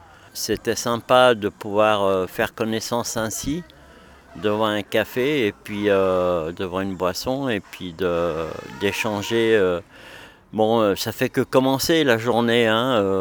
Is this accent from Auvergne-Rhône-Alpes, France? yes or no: yes; Vienne, Auvergne-Rhône-Alpes, France; born there; now in Aubenas, France; Je suis donc résident à l'EHPAD Saint-Joseph, ici à Aubenas. Je suis né à Vienne, dans l'Isère.